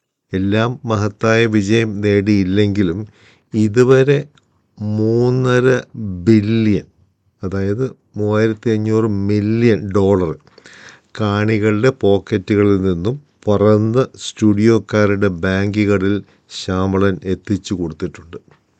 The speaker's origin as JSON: {"language": "Malayalam", "town": "Kuttanad", "region": "Kerala", "country": "India", "said": "ഞാൻ ഈ നാട്ടുകാരനെയല്ല, ഞാൻ വെറും ഒരു കുട്ടനാട്ടുകാരൻ."}